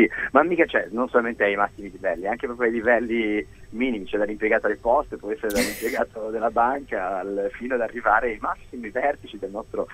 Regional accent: Genoa, Liguria, Italy; Beh, qua io sono di Genova

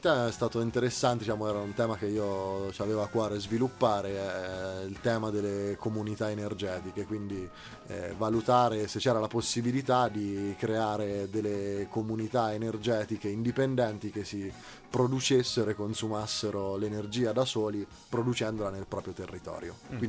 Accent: Perugia, Umbria, Italy; moved away as an adult; now in Turin, Italy; Io vengo da Perugia, come probabilmente si sente dal mio accento, e ho studiato là il liceo, sono rimasto là fino alla tenera età di 25 anni per poi trasferirmi qua a Torino oramai nel lontano settembre 2011.

